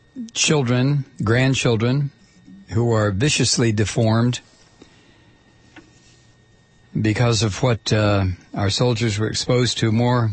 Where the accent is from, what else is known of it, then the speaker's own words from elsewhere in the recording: Toledo, Ohio, United States; I grew up in this crap. I grew up in Toledo, Ohio.